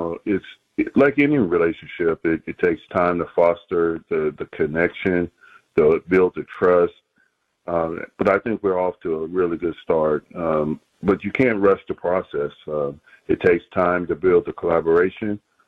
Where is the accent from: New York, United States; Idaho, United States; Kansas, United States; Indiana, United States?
Kansas, United States; Wichita; Yes, I grew up in Wichita, Kansas. Most people don't know that, but my dad was a minister.